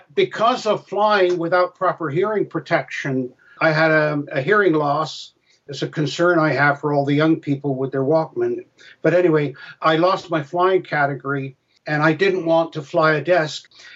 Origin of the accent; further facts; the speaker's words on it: England, United Kingdom; But I was born in England.